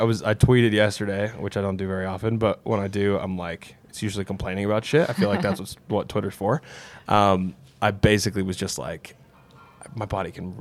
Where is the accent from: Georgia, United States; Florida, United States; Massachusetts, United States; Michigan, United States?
Massachusetts, United States; Springfield; I'm from Springfield, Mass., so that's why I shit on Springfield, Missouri, all right? Because we're the better Springfield.